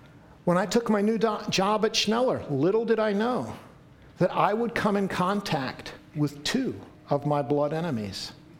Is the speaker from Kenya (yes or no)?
no; Serbia; I said, you know what? I'm Serbian.